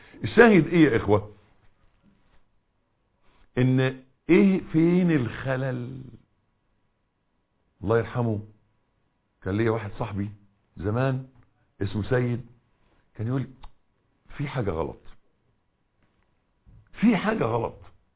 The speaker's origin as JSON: {"language": "Arabic", "country": "Egypt", "said": "انا بقول عندنا في مصر، معلش عشان ما يبقاش كلام معمم"}